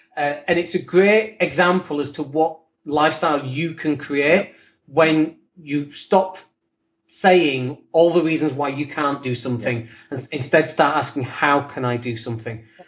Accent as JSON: {"language": "English", "town": "Leeds", "region": "Yorkshire and the Humber", "country": "United Kingdom", "accent": "northern", "said": "My wife is English and we moved out here 3 years ago. So I'm from Leeds originally, which if you can't tell from the accent, then that's where it's from. And I've kept the accent. I'm quite proud of the accent to some extent anyway. I sound quite northern."}